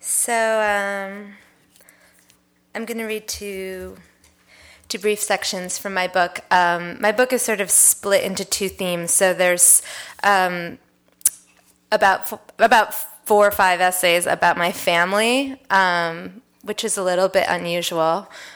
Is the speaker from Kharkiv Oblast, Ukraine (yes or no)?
yes; Kharkiv, Kharkiv Oblast, Ukraine; nobody from my hometown of Kharkov, Ukraine, had ever contacted me